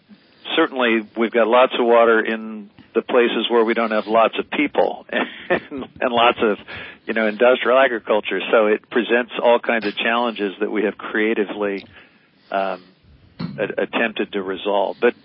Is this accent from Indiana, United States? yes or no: no; Independence, Missouri, United States; moved away as an adult; now in Marin County, United States; I grew up in the Midwest in the state of Missouri. My first 18 years, Independence, Missouri